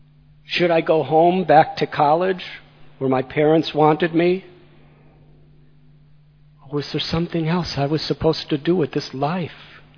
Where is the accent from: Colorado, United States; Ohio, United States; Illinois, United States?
Illinois, United States; Chicago; born there; I was born in 1950 in Chicago. And when I became a teenager, it was the 1960s.